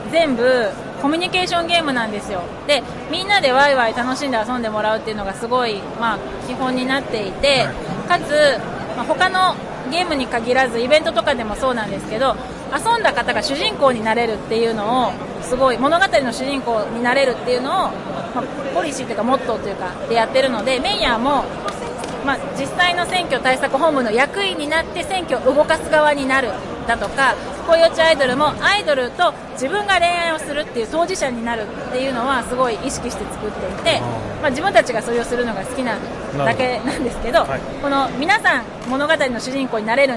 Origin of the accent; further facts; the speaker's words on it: Kansai, Japan; まあ、関西出身なんですけど